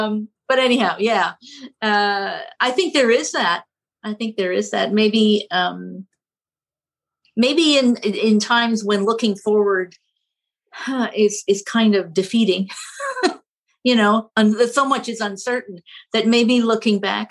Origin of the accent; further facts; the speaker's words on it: Kitchener, Ontario, Canada; it takes place in present day in my hometown, Kitchener